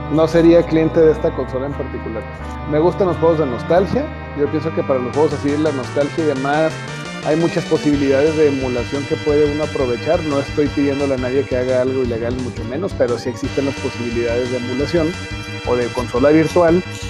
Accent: Chihuahua, Mexico; now in Saltillo, Mexico; nosotros hacemos viajes de familia, somos originarios de Chihuahua, entonces viajamos de repente de Saltillo a Chihuahua

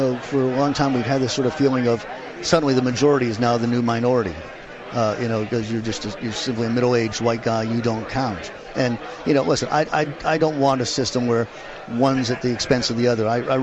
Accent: Massachusetts, United States; Like, I'm from Massachusetts, so my vote, it will count towards the popular vote

